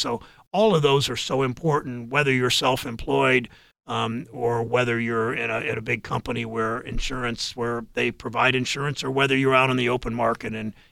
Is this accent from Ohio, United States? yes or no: yes; Mansfield, Ohio, United States; I grew up in Mansfield. I know what bad trade policy and bad tax policy have meant to workers in my community